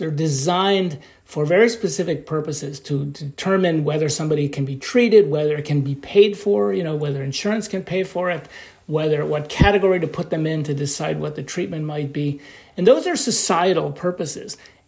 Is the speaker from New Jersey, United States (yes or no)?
no; New York, United States; you know, I'm from New York, and I know that New York is overrepresented on these committees